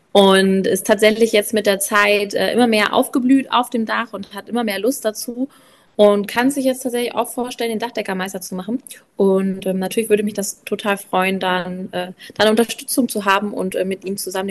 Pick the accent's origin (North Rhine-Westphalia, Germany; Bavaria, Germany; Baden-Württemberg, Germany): Bavaria, Germany; Elding; Also wie gesagt, ich komme aus Elding. Wir haben bei uns alles quasi im Dorf. Ich wohne im Dorf